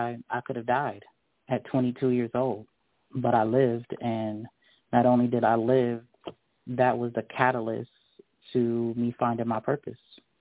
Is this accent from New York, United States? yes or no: yes; Queens, New York, United States; now in Macon, United States; I'm from Queens, New York.